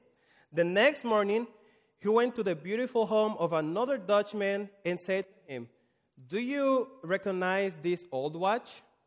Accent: Dominican Republic; English is a second language; I'm from Dominican Republic.

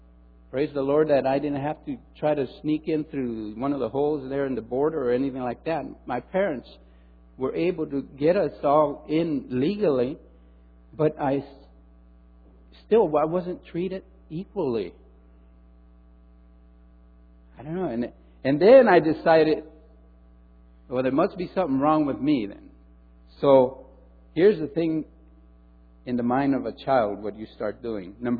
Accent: El Salvador; now in Los Angeles, United States; that they knew that I was from El Salvador, they would look at you.

